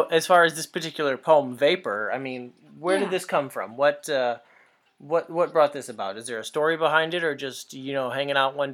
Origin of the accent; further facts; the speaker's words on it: Michigan, United States; now in Pennsylvania, United States; because I'm from Southeast Michigan, south of Detroit, where it's very flat. And growing up there, you know, obviously it's cloudy a lot